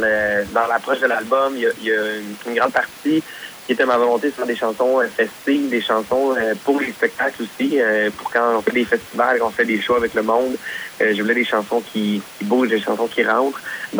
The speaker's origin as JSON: {"language": "French", "town": "Lavaltrie", "region": "Quebec", "country": "Canada", "tie": "born or raised there", "said": "Moi, je viens de Lanaudière, donc dans le coin, en banlieue de Montréal."}